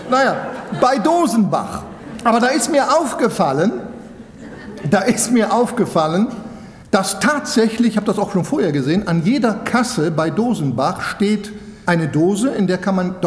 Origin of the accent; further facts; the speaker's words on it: Switzerland; das ist jetzt für Schweizer, ich bin ja Schweizer